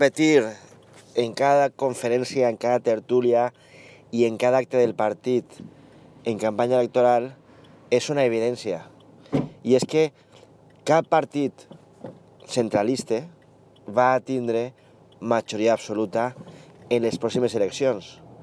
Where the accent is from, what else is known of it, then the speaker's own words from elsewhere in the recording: Valencian Community, Spain; Una veu valenciana que diga com som els valencians, que exigisca que se respecten els nostres interessos i que aconseguisca el millor i el màxim per a la nostra terra